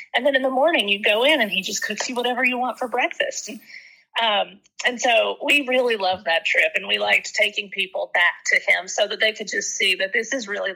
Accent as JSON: {"language": "English", "region": "East Coast", "country": "United States", "tie": "born or raised there", "said": "it was unlike anything I'd ever seen growing up on the East Coast."}